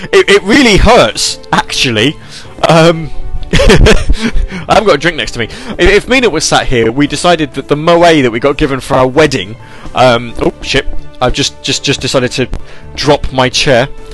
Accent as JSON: {"language": "English", "country": "United Kingdom", "said": "I'm British. Colors should have a U."}